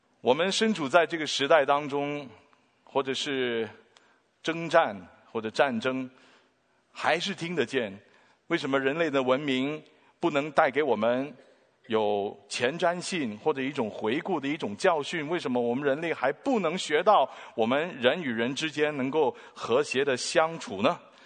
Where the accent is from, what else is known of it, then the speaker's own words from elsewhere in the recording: Hong Kong; moved away as an adult; also born or lived in Taiwan; now in Canada; 其实我是生在香港哈，我是香港背景，但是我大概20岁我就来了加拿大。曾经有一段的时间呢，我是住过台湾，跟我爸爸还有我们家人哈，我们家人都住过台湾。